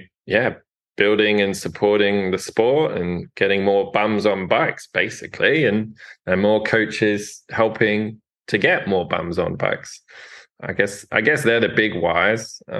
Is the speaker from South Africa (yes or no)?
no; England, United Kingdom; I'm English